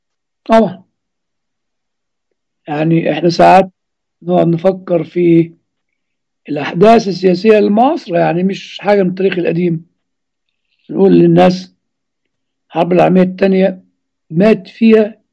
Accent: Egypt; يعني هو أكتر حاجة موجودة عندنا في مصر على كل المستويات

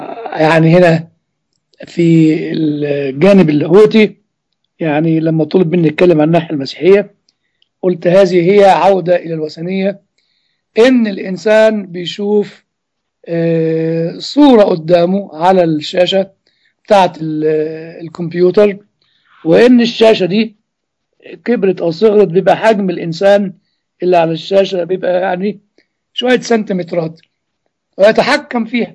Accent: Egypt; now in United States; ودي أعتقد بعضها موجودة عندنا في مصر المكان كلها، وربما موجودة بكثافة أكثر من موجودة في أمريكا أنا ما أعرفش

